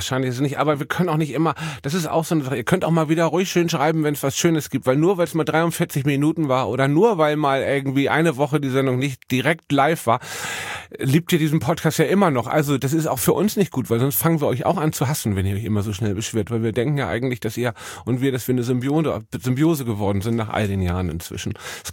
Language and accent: German; Germany; Und dann auf einmal fragt sie mich, woher komme ich? Ich meine, ich komme aus Deutschland.